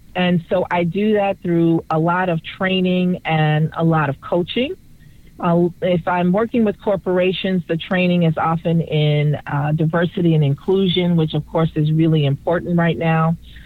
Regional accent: Chicago, Illinois, United States; also born or lived in Washington, D.C.; I grew up in Chicago, but then I lived in D.C. for a long time as well, maybe 12, 13 years.

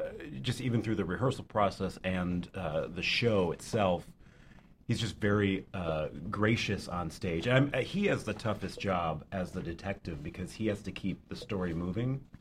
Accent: Midwest, United States; Growing up in the Midwest, you know, Hollywood is not a tangible place.

